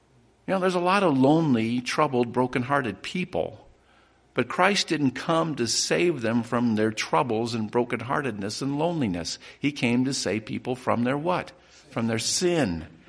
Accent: Cheyenne, Wyoming, United States; Yeah, I grew up in Cheyenne. Cheyenne's chock full of Mormons.

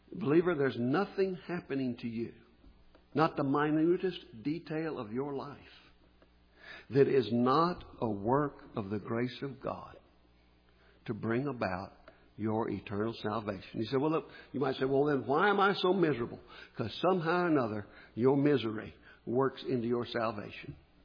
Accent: Key West, Florida, United States; born there; For it is by grace that I was born in Key West, Florida.

